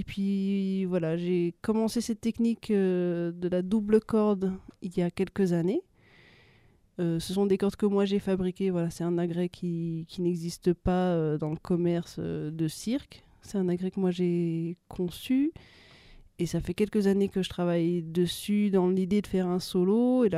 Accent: Belgium; moi je suis belge, j'ai commencé le cirque il y a très longtemps, quand j'avais 9 ans

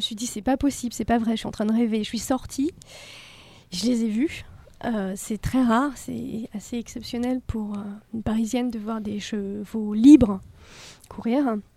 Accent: Spain; je suis espagnole.

